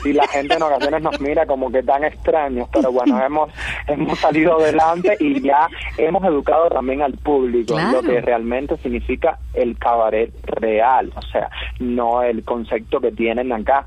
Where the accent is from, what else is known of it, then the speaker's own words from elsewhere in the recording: Pinar del Río, Cuba; porque yo soy de Pinal del Río.